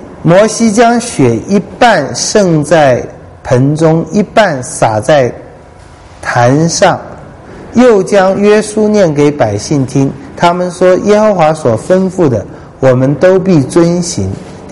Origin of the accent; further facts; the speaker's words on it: China; 我常常觉得很稀奇，我们中国人在盖印的时候，那个印泥为什么是红色的？